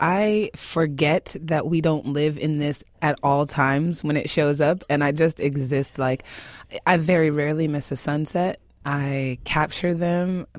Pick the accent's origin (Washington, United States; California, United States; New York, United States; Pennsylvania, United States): Washington, United States; Seattle; I'm going to celebrate them because I'm really from Seattle.